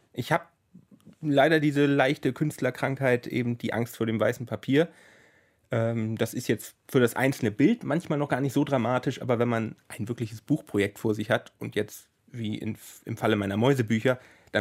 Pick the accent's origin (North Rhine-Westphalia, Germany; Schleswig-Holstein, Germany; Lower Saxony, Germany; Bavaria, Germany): Lower Saxony, Germany; Sulingen; now in Hamburg, Germany; Aus Sulingen, ein kleines Örtchen mitten in so einem Niemandsland zwischen Bremen, Osnabrück